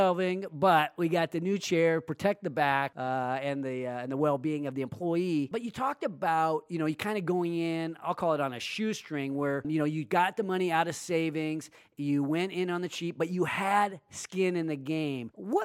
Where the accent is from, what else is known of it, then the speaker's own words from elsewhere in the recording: Sacramento, California, United States; And now I'm focused on my hometown. And I didn't even know what an entrepreneur was until you and I became friends. So what is entrepreneurship in Sacramento all about?